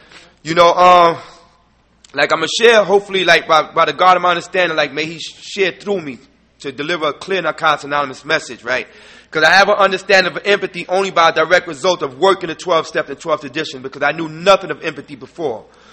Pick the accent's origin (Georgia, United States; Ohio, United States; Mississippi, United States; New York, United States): New York, United States; And, we drove from a long distance as well, right? We're from New York.